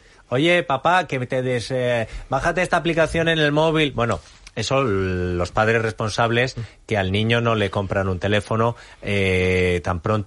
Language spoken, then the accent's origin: Spanish; Bilbao, Basque Country, Spain; also born or lived in Madrid; No, por supuesto, yo soy de Bilbao. Los de Bilbao somos de donde queremos.